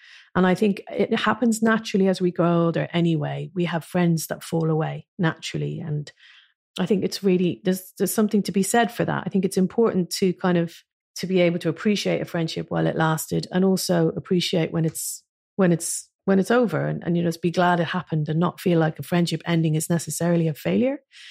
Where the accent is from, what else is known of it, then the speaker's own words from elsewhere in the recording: Ireland; now in London, United Kingdom; And I get it, because when you live abroad, you have this sense of never being Irish enough to live in Ireland again, because I've lived in London for 25 years, but also always being a foreigner in London.